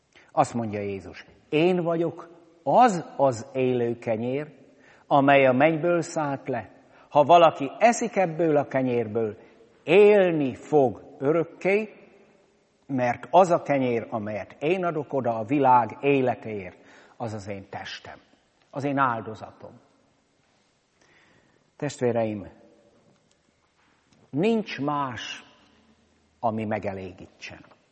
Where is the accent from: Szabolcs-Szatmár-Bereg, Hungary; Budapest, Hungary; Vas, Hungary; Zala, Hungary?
Szabolcs-Szatmár-Bereg, Hungary; Kölcse; now in Szeged, Hungary; én még falun nőttem fel, Kölcsébe való vagyok, édesapám ott volt 37 évig lelkész, viccesen azt szoktam mondani, a beszédem is elárul engem.